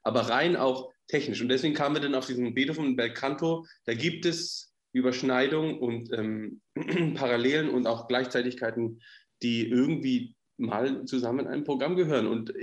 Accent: Hamburg, Germany; Ich meine, als Hamburger unbedingt auch Gänsemarktoper sowieso, ne?

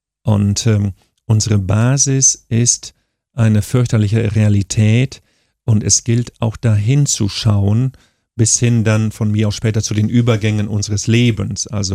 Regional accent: Lower Saxony, Germany; weil ich groß geworden bin im Emsland, Ecke Münsterland, Ecke Osnabrückerland mit vielen Kreuzen am Wegesrand, mit Kreuzen auf dem Hof mit Kreuzen in den Räumen

